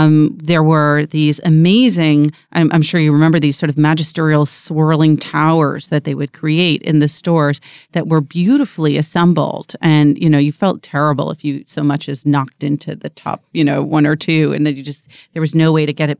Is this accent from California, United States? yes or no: no; New York, United States; At least I did growing up in New York.